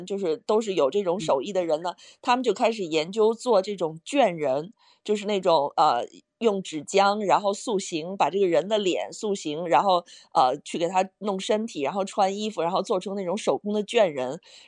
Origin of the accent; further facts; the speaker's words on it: China; 所以这个时候他可能也是不太理解我们中国人哈